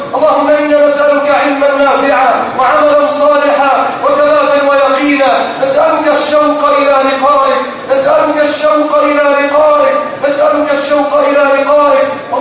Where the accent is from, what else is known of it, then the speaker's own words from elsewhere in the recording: Egypt; اللهم بارك لنا في بلدنا مصر.